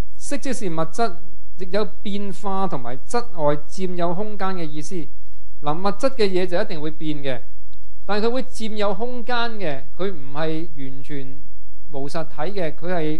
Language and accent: Chinese; Hong Kong; 我们香港人现在就不明白到我们要互相依存而去存在的，